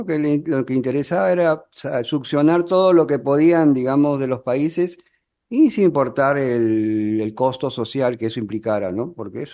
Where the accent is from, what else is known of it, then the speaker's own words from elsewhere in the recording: Peru; Porque tú eres chilena, yo soy peruano